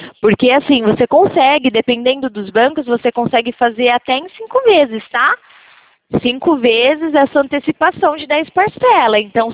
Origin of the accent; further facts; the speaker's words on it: São Paulo, Brazil; sou do interior de São Paulo.